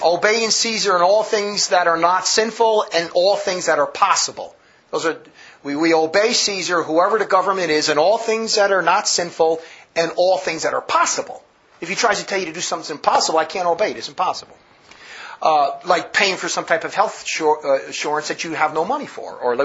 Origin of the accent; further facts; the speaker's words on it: Northeast, United States; when I grew up in the Northeast, everything is fast.